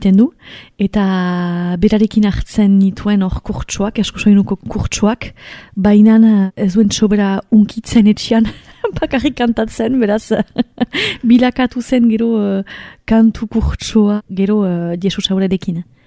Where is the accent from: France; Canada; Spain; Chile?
France; Saint-Pée-sur-Nivelle, Nouvelle-Aquitaine; Senperetik heldu naiz, eta kantaria naiz.